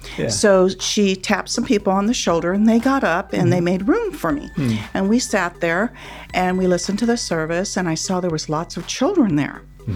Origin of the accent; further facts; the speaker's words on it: California, United States; Well, I'm from Southern California.